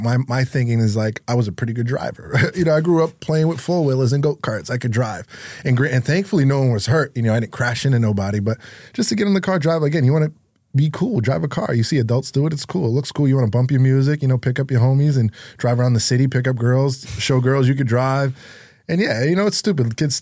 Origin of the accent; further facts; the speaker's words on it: Lowell, Massachusetts, United States; So no, I was born and raised in Lowell, like, you know, we spoke about, but I was raised by my grandparents.